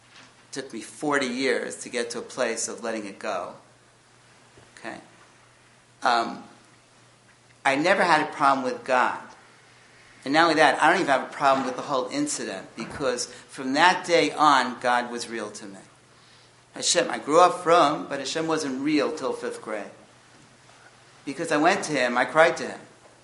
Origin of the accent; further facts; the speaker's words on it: Brooklyn, New York, United States; I grew up in Brooklyn.